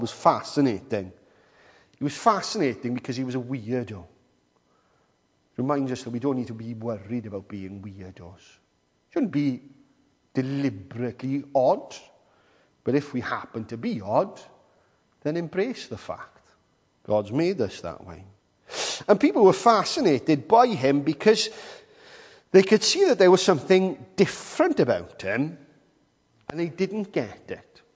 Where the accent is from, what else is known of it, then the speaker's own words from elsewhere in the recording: Wales, United Kingdom; I mean, as Welsh people, nothing better than a bit of lamb.